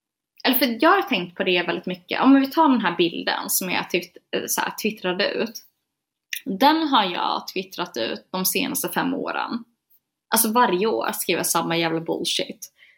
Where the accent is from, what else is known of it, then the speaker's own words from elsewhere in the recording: Gothenburg, Västra Götaland County, Sweden; born there; Alltså jag är född på BB i Göteborg.